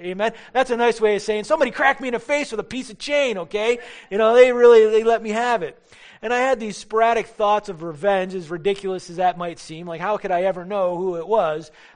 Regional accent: Michigan, United States; My brother and I, my Detroit police officer brother now, and I, we grew up in Michigan

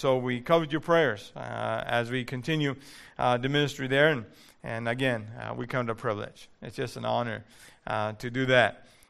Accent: Mexico; English is a second language; I grew up in Mexico and I didn't speak English until I started at 16.

